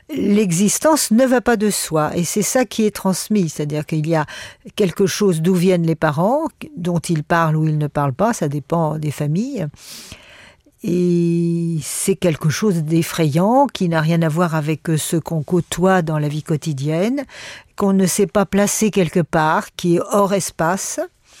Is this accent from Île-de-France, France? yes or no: yes; Paris, Île-de-France, France; Moi, je suis née à Paris et j'ai vécu pendant toute mon enfance entre deux mondes.